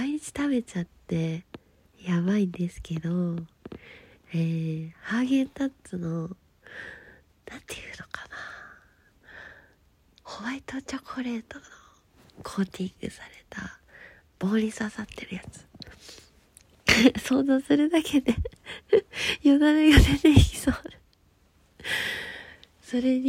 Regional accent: Sapporo, Hokkaido, Japan; 出身地は札幌です。

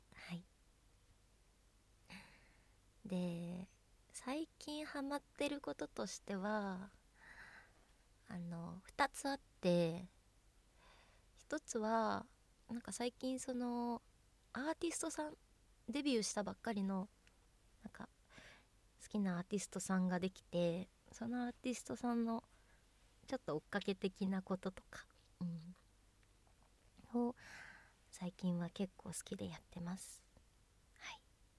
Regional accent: Kanagawa, Japan; 出身地は神奈川県です。海が近くにあるので住みやすいし、景色もいいです。

